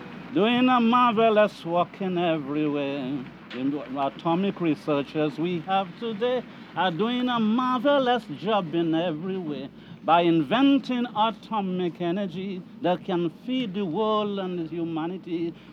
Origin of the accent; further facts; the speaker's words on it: Trinidad & Tobago; I, as a Trinidadian and so on, a genius in singing local calypsos.